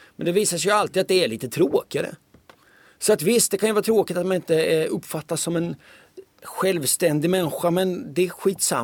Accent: Linköping, Östergötland, Sweden; Jag kommer från Linköping, Östergötland. Och man kan tycka att jag pratar mycket dialekt, men om man ska höra mina släktingar så tycker man att jag pratar rikssvenska.

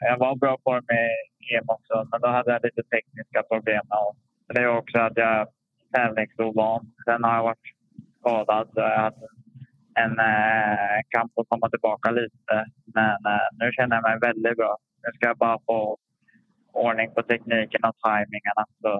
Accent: Sweden; Så det är inte alltid vi får till varje gång på en mindre tävling hemma i Sverige.

